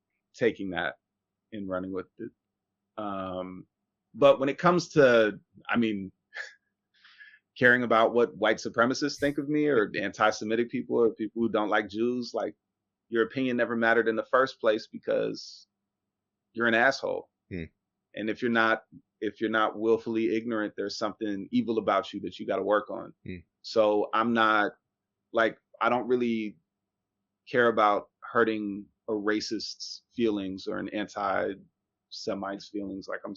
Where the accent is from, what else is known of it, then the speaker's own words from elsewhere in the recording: Illinois, United States; Because I'm from the suburbs of Chicago